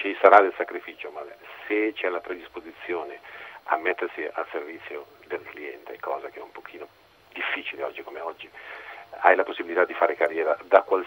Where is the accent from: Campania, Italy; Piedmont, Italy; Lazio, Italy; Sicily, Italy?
Piedmont, Italy; Domodossola; io sono originario di Domodossola